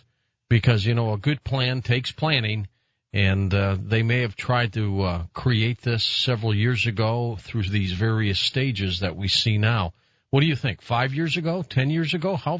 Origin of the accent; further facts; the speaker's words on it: St. Louis, Missouri, United States; There's a story in the St. Louis Post-Dispatch, one of my hometown newspapers, schools preparing for swine flu outbreaks.